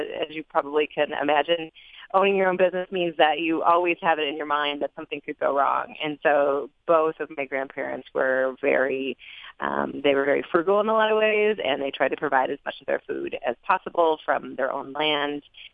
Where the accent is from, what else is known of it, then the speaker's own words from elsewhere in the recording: Fredonia, New York, United States; Well, I grew up in Western New York, and by that I mean like far Western New York, in a small rural town called Fredonia, south of Buffalo.